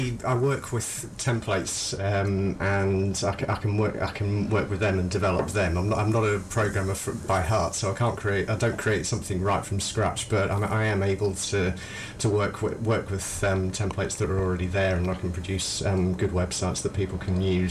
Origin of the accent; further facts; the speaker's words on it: South West England, United Kingdom; I'm from the West Country originally and decided to come back to get out of the London rat race.